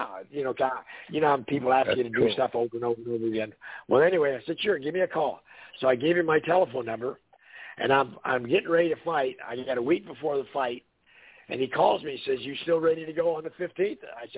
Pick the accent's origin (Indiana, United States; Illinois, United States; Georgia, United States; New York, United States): Indiana, United States; Because remember, back in the 60s and early 70s, I was from Indiana.